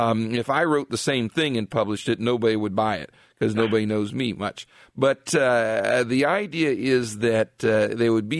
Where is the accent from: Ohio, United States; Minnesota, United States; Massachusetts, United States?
Ohio, United States; I'm born in Summit County. I'm born and raised in Summit County, and I hear that.